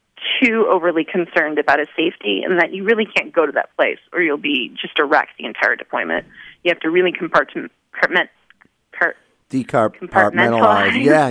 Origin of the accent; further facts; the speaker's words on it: California, United States; I'm from outside of San Francisco in a suburb in the Bay Area.